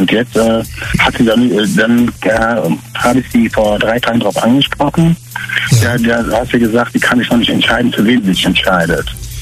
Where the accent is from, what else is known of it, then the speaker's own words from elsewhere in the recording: Bonn, North Rhine-Westphalia, Germany; Ich bin 34 Jahre alt, komme aus Bonn.